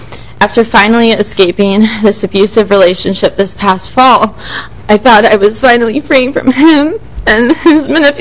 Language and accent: English; Prior Lake, Minnesota, United States; 21 years old, and I'm from Prior Lake, Minnesota.